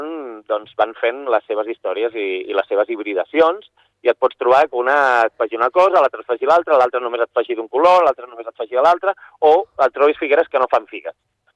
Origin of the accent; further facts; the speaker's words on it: Sitges, Catalonia, Spain; jo soc de Sitges.